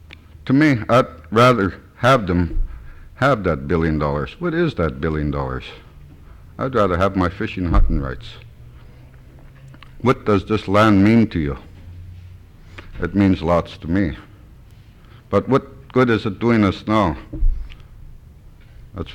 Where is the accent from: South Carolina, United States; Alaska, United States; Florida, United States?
Alaska, United States; I was born and raised in Alaska. I'm a Sea Alaska shareholder.